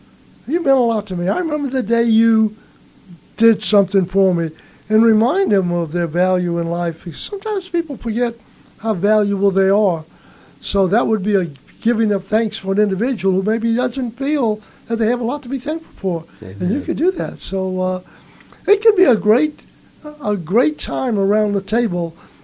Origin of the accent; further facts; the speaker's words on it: New Orleans, Louisiana, United States; I was just a kid growing up in New Orleans, the city of New Orleans.